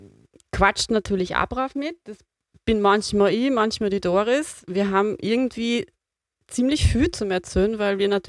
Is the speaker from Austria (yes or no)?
yes; Lower Austria, Austria; Und ich weiß, ich habe meine Kindheit auch im Waldviertel verbracht. Ich komme auch aus einer ländlichen Gegend, bin eine typische Wirtshaustochter und bin auch noch die Erstgeborene.